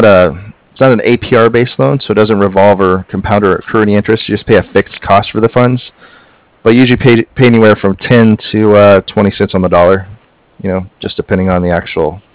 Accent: Texas, United States; now in San Diego, United States; Right. Yeah, we're out of San Diego, right? I'm actually originally from Texas.

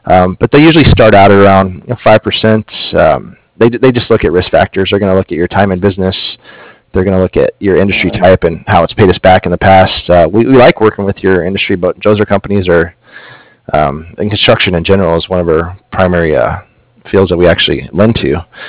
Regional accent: Texas, United States; I grew up in Central Texas, and I remember it was hot.

